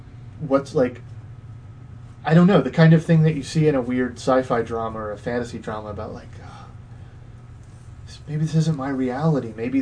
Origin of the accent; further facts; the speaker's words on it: United States; I mean, I'm an American and I'm uncouth.